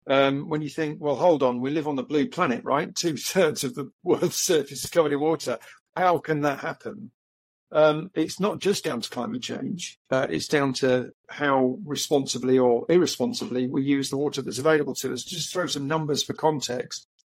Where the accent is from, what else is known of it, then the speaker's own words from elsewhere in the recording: England, United Kingdom; I'm English, and we're also very closely connected to water because we're an island nation